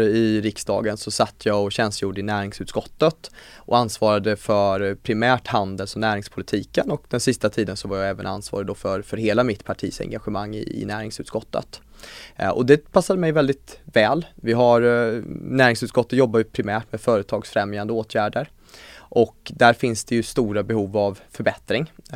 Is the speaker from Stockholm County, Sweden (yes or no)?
no; Skövde, Västra Götaland County, Sweden; Jag valdes in som 18-åring i kommunfullmäktige hemma i Skövde 2014.